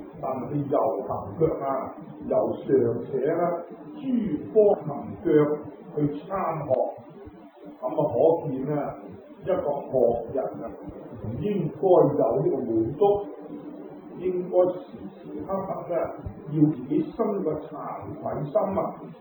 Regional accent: Guangdong, China; 我哋中意食油條啊，即係我哋廣東人話嘅油炸鬼。

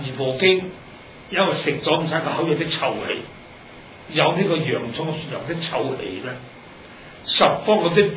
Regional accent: Hong Kong; 我都系香港人，我亦系咪自香港出世，喺六国饭店背后揸啡度出世嘅。

